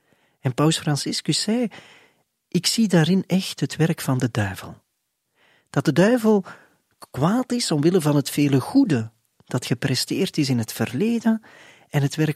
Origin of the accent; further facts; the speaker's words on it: Belgium; En ik zelf als Belg ben daar ook bij.